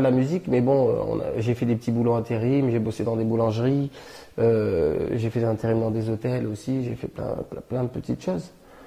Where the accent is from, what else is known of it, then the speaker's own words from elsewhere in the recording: Nice, Provence-Alpes-Côte d'Azur, France; also born or lived in Bordeaux; je suis né à Bordeaux et j'ai grandi à Nice.